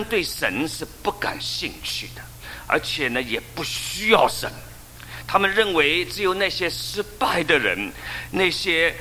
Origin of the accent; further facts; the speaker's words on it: China; now in United States; 我们这些中国人来到美国最初来的时候是怎么样的呢？来到美国以后，我们进不到美国人的圈子里。